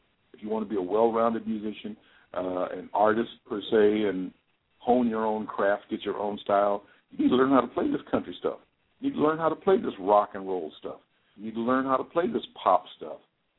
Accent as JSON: {"language": "English", "region": "Texas", "country": "United States", "said": "It was great. I'm from Texas."}